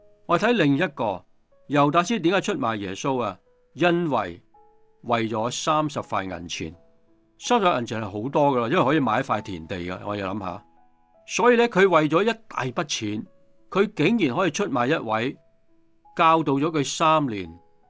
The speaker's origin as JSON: {"language": "Cantonese", "country": "China", "said": "好似我哋中国人嘅财神咁样嘅。"}